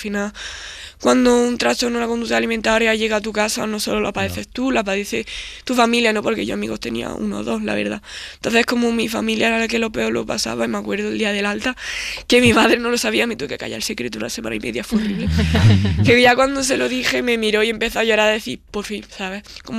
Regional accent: Armilla, Andalusia, Spain; soy de Armilla, en un pueblo, bueno, ciudad ya de Granada.

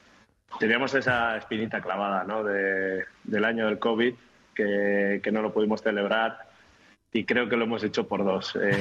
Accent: San Sebastián, Basque Country, Spain; En la ciudad, en mi pueblo, digamos, a todo el mundo, pues cuando salía a la calle

